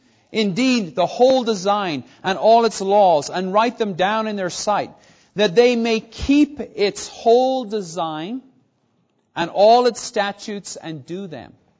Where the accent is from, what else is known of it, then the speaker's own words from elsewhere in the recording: Ireland; I grew up in Ireland. I grew up in a religion that proclaims that it's universal, that it's the one true church.